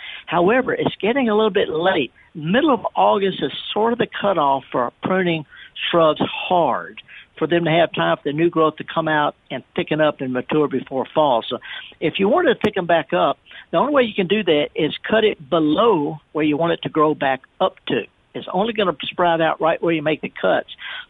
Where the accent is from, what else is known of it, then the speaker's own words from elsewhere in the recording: North West England, United Kingdom; I'm up in Lancashire. It's a whole different accent up here.